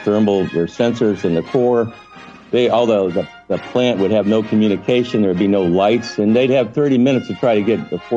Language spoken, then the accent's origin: English; Missouri, United States; And I'm from Missouri, so, show me if I'm wrong.